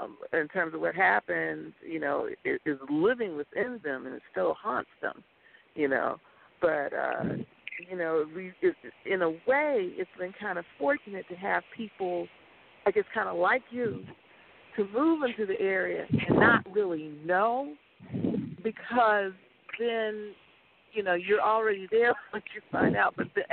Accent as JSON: {"language": "English", "town": "Orlando", "region": "Florida", "country": "United States", "tie": "born or raised there", "said": "even though I grew up in the Orlando area"}